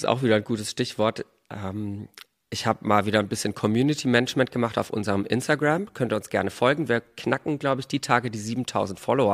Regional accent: Bruchsal, Baden-Württemberg, Germany; ich komme ja auch aus dem Süden und da wird das ja auch gefeiert. Bei uns heißt das auch Fasching, genau. Oder Fasenacht, beziehungsweise in Bruchsal, wo ich eigentlich herkomme

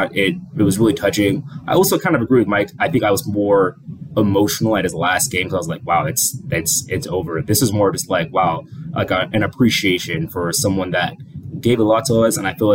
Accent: Kenya; Like his wife is also is half Kenyan and I'm Kenyan. And so Dirk married just like basically directly into my culture.

